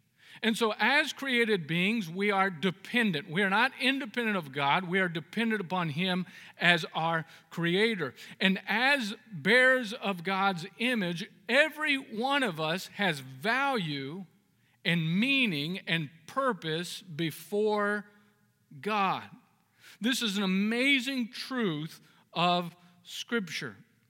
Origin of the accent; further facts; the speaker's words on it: Bakersfield, California, United States; now in Orange County, United States; I grew up in Bakersfield. My family lives in Bakersfield, so I go to visit there sometimes for vacation and so forth.